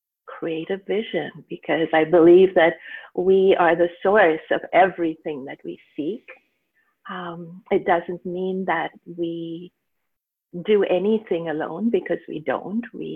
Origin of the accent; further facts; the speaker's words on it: Mumbai, Maharashtra, India; moved away as an adult; now in Canada; I grew up in Bombay in India, and I lived there until I was 21 and then moved to North America. And I've lived my entire adult life here. I live in Canada on the West Coast, on Vancouver Island. It's a beautiful place.